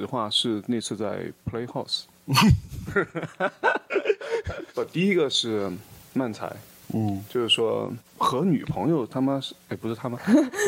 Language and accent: Chinese; Sichuan, China; 突然听到我是一个四川人开始哈哈开始大笑